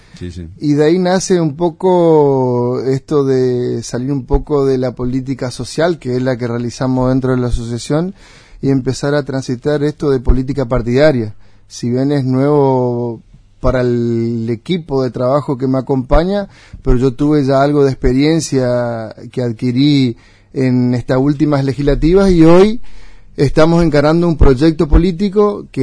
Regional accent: Puerto Iguazú, Misiones, Argentina; also born or lived in Posadas; Me crié acá en Villa Tacuara, a 2 cuadras del Banco Nación. Hice mis estudios primarios y secundarios en Puerto Iguazú. Después me trasladé a Posadas, donde inicié mis estudios universitarios

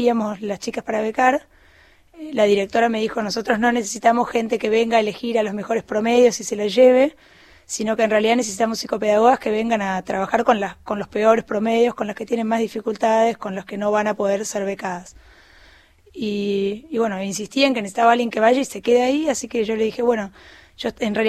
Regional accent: Buenos Aires, Argentina; born there; also born or lived in Añatuya; yo me fui a Añatuya, yo nací acá en Buenos Aires y me fui a Añatuya hace 10 años, 12 años ya en el 2006

